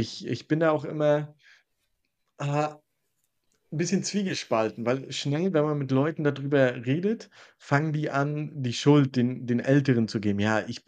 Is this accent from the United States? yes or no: no; Northern Germany, Germany; ich bin Norddeutscher